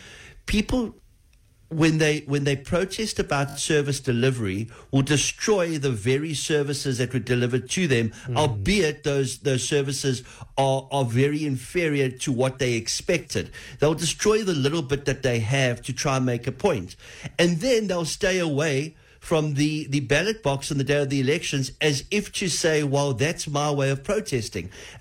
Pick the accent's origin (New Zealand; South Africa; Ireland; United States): South Africa; it again encourages me as a South African that we have something special in us that a lot of nations don't have.